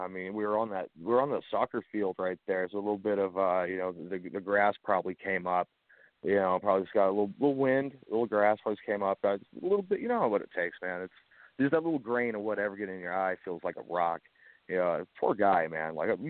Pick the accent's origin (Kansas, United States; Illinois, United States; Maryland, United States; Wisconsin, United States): Kansas, United States; born there; I was born in Kansas.